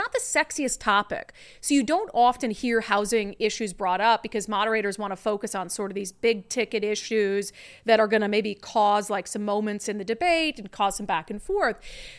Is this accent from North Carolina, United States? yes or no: no; Minnesota, United States; And I'm from Minnesota.